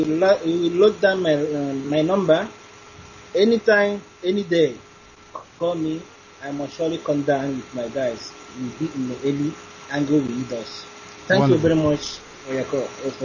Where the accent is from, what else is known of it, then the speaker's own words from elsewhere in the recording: Ibuku, Anambra, Nigeria; now in Dakar, Senegal; I'm from Ibuku in Agwata, local government in Biafra land.